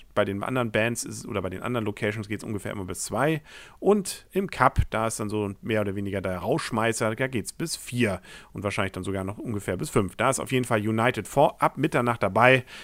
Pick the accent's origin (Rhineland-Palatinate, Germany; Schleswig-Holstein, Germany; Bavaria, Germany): Schleswig-Holstein, Germany; Kiel; gerade als Kieler, der dort in der Nähe arbeitet